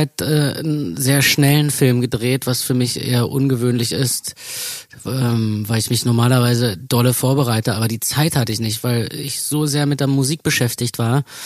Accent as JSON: {"language": "German", "region": "Berlin", "country": "Germany", "tie": "born or raised there", "said": "wir sind in Mitte aufgewachsen, in dem Viertel, was jetzt also so zwischen Tor und Invalidenstraße."}